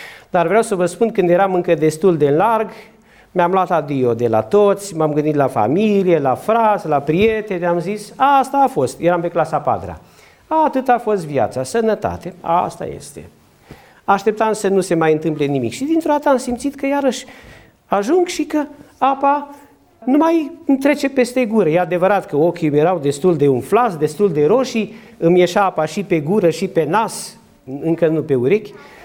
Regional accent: Romania; Nu știam să not, dar îmi plăcea în apă grozavă, am copilărit lângă Mureș.

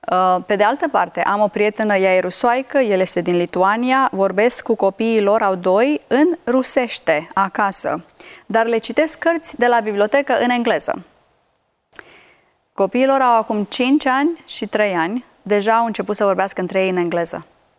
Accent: Romania; Deci am avut o mare admirație față de cultura americană crescând în România și crescând în comunism

